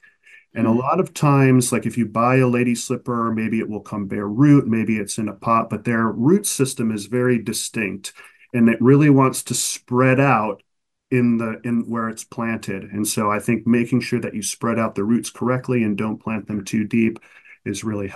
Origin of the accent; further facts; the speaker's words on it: Cleveland, Ohio, United States; I was from Cleveland, I'm from Cleveland, Ohio, and my family would take me to the Holden Arboretum to study trees.